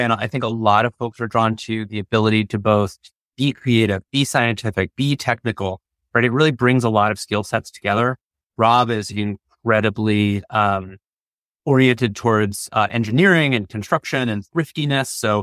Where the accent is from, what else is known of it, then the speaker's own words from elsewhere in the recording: California, United States; now in Maine, United States; I'm from Southern California. So this whole thing feels like a grand adventure to me.